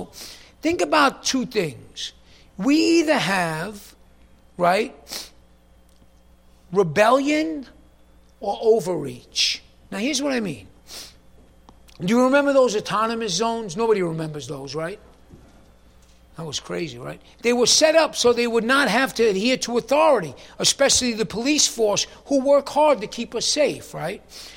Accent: New York, United States; I hate to say this because this dude's from my home state. What about Governor Cuomo, ex-Governor Cuomo, if I may? He tried to restrict religious gatherings in New York City.

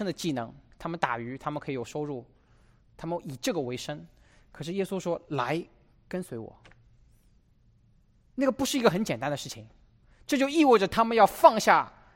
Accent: China; now in United States; 我们当中很少是在美国出生，在美国长大的，我们大部分人都是从国内来的。

